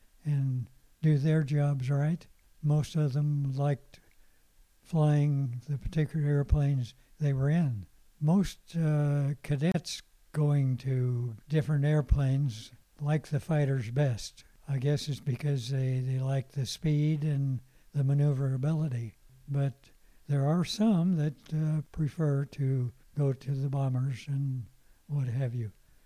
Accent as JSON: {"language": "English", "region": "California", "country": "United States", "said": "And I was from California, so I thought, because my family was here in California, they didn't go with me overseas. I wanted to come back to the West."}